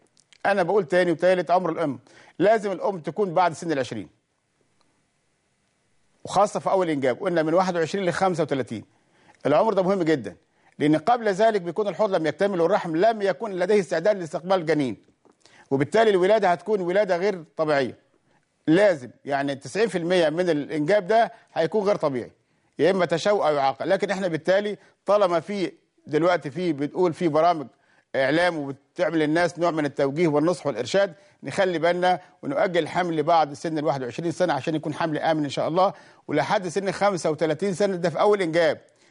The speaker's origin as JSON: {"language": "Arabic", "country": "Egypt", "said": "حتى ان الطفل كل اللغه اللي يعني عندنا في مصر هنا اللهجه المصريه"}